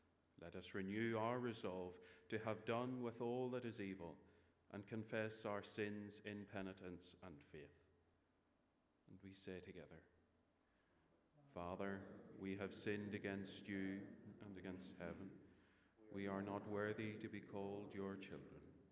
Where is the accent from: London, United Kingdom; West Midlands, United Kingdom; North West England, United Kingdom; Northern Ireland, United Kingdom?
Northern Ireland, United Kingdom; Portadown; I'm obviously not from South Dublin. I come from the lovely place of Portadown in County Armagh.